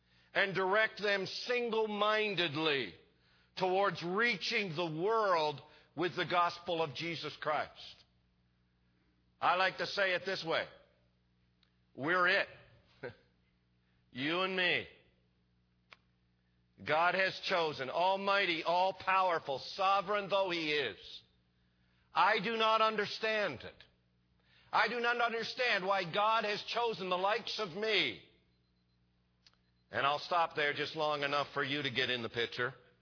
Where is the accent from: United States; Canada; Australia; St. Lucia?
Canada; East Coast; born there; I'm a Canadian. I was born on the east coast of Canada.